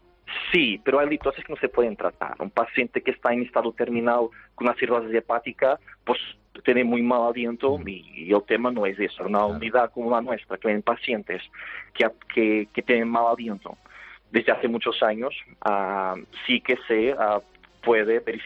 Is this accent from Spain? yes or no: no; Portugal; Spanish is a second language; soy portugués.